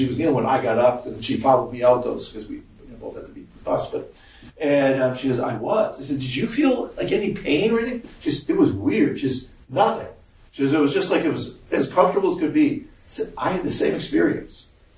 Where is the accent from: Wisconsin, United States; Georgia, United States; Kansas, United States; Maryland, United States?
Wisconsin, United States; If you remember, I'm from Wisconsin.